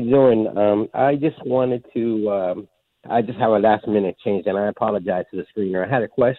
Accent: Tampa, Florida, United States; First of all, again, hi … I'm from Tampa, Florida.

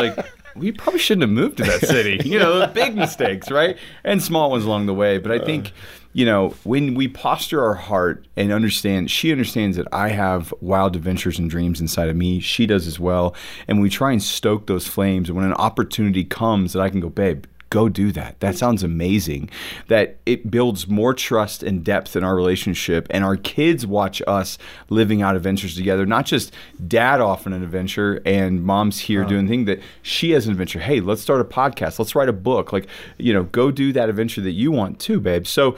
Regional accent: Ellettsville, Indiana, United States; I'm a kid from Ellettsville, Indiana.

